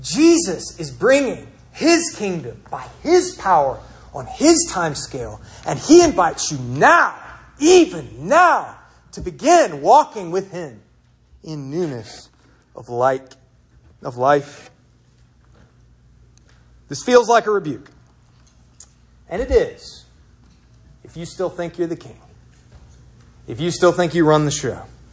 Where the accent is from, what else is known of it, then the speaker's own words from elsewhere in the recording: Swannanoa, North Carolina, United States; born there; I was born in Swannanoa, North Carolina.